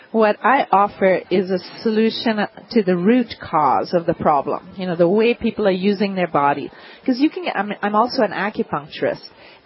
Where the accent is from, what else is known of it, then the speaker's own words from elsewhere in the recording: India; also born or lived in Netherlands; I was born in Holland.